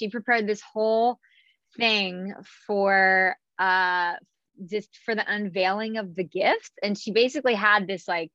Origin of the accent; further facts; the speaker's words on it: Springfield, Missouri, United States; I was coming from Missouri, like, not really small town, but, Springfield, Missouri, same city that Brad Pitt's from, actually.